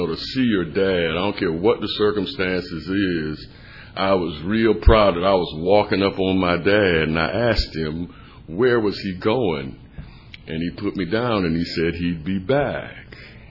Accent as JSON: {"language": "English", "town": "Savannah", "region": "Georgia", "country": "United States", "tie": "born or raised there", "said": "I'm born and raised in Savannah, Georgia, 1953. I'm 65 years old."}